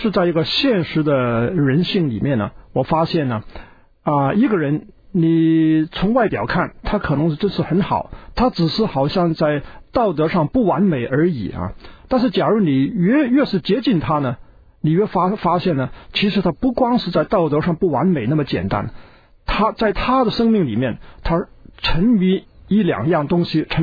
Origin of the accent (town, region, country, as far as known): China